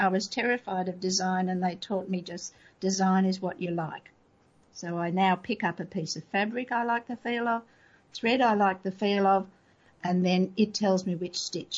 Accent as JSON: {"language": "English", "region": "Scotland", "country": "United Kingdom", "said": "And I'm very Scottish, see?"}